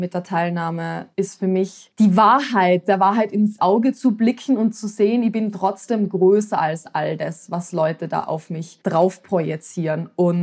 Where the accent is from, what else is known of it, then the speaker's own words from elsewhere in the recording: Tyrol, Austria; now in Vienna, Austria; In Tirol, wo ich aufgewachsen bin, das kenne ich. Und ich habe auch die Berge und die Natur, die mich dann wieder aufladen.